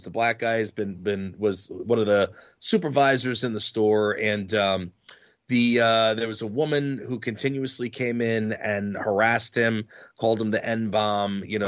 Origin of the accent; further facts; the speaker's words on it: Uniondale, New York, United States; I grew up in Uniondale, New York. I was one of the only white kids in an all black neighborhood.